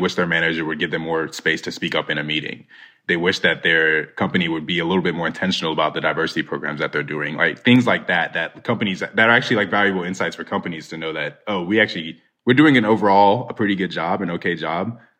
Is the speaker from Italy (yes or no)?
no; Nigeria; So again, we're Nigerian. My sister and I are Nigerian. we're of the Igbo tribe.